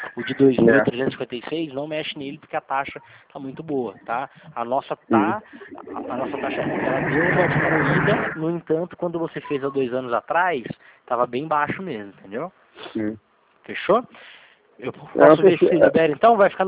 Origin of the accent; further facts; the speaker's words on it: Jacareí, São Paulo, Brazil; Eu sou daqui de Jacareí, interior de São Paulo.